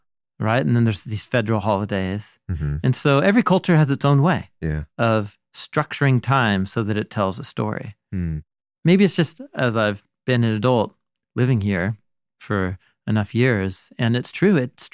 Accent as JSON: {"language": "English", "country": "United States", "tie": "born or raised there", "said": "I've always thought this interesting, you know, growing up in America"}